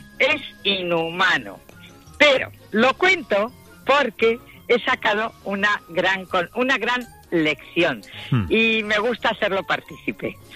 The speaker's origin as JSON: {"language": "Spanish", "town": "Madrid", "region": "Community of Madrid", "country": "Spain", "lives_now": "Burgos, Spain", "said": "regresar a Burgos, que es donde vivo, aunque somos de Madrid"}